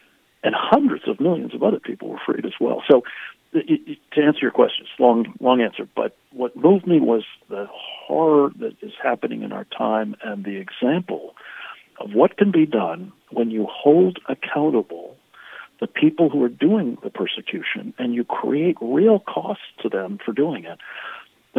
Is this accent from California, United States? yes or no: no; Pittsburgh, Pennsylvania, United States; I grew up with her in Pittsburgh, Pennsylvania, a couple blocks away from a place called the Tree of Life Synagogue